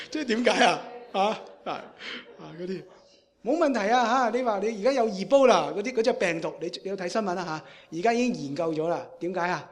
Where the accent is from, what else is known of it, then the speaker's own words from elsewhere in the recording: China; 佢有一种我哋中国人嘅思想，我哋中国人咧就系一种叫做宁愿信其有，不可信其无吓